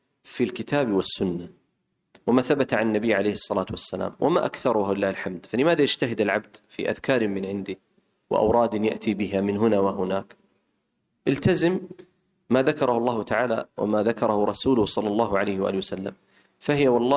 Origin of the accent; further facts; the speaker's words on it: Saudi Arabia; اللهم اجعل بلادنا المملكة العربية السعودية آمنة مطمئنة رخاء سخاء